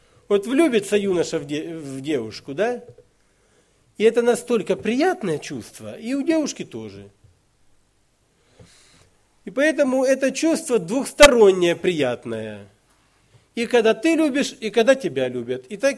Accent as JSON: {"language": "Russian", "region": "Kharkiv Oblast", "country": "Ukraine", "said": "я сам с Украины, Харьковской области."}